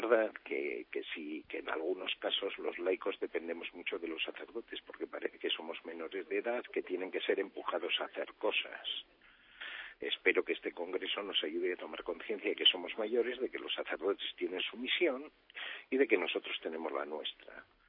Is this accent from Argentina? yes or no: no; Vitoria-Gasteiz, Basque Country, Spain; born there; yo procedo de una experiencia vital en Vitoria, que es donde yo nací